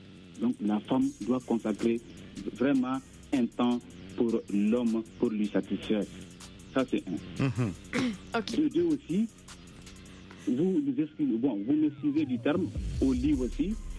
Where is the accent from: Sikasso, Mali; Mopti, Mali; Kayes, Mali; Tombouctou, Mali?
Tombouctou, Mali; Timbuktu; je viens de Tombouctou. Actuellement, je suis à Tombouctou.